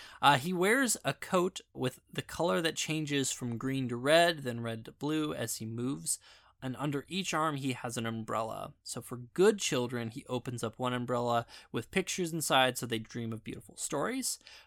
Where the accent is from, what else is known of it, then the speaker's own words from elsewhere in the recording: United States; I apologize, I'm American and I can't pronounce everything